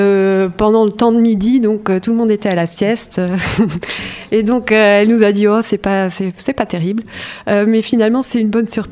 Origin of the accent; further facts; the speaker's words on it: Luxembourg; en tant que luxembourgeois, on est souvent banni au rôle de traducteur, parce que voilà, on est multilingue.